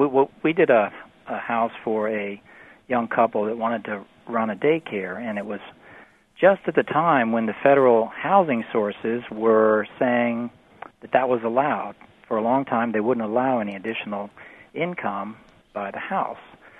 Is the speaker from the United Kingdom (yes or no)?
no; New Orleans, Louisiana, United States; I come from New Orleans, where we have wonderful housing stock of double shotgun houses.